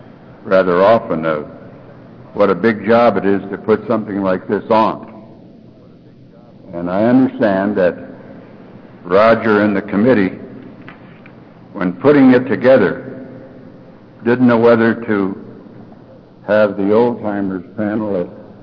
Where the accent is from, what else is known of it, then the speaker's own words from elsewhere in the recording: Lima, Ohio, United States; I'm from Lima, Ohio. My home group is the Moon City Group in Wapakoneta.